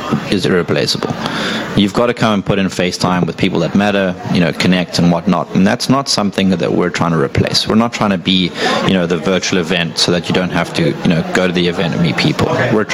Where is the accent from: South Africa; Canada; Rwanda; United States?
South Africa; You can hear I'm not from the U.S., so I'm South African.